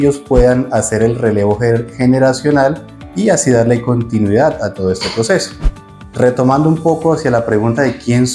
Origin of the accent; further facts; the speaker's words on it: Campoalegre, Huila, Colombia; soy del departamento del Huila, especialmente del municipio de Campo Alegre